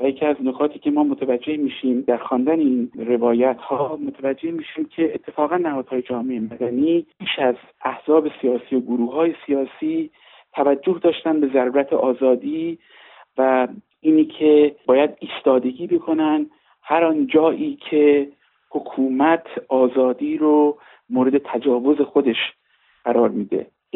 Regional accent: Iran; moved away; نباید فراموش کرد که چرا ما از ایران آمدیم

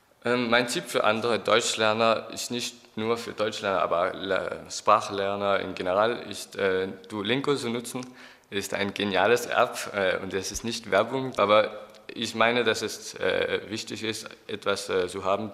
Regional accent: Denmark; German is a second language; ich komme aus Dänemark. Ich wohne in der Hauptstadt Kopenhagen von Dänemark und ich bin im Jahr 2000 geboren. Ich lerne Deutsch

